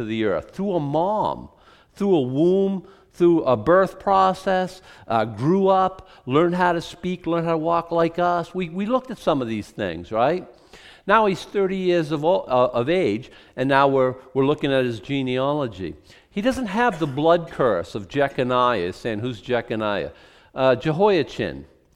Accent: Boston, Massachusetts, United States; I grew up in Boston, a very racist society.

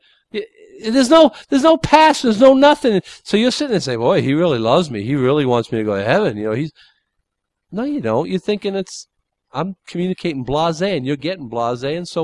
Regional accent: United States; I'm an American, for goodness sake.

